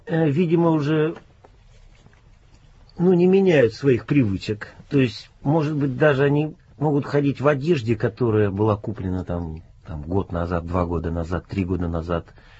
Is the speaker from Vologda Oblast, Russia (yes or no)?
no; Novosibirsk, Novosibirsk Oblast, Russia; Да, я сам из Новосибирска.